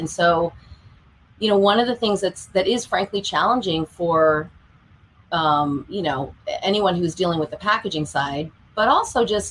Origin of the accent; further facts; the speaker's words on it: Massachusetts, United States; I'm from Massachusetts originally.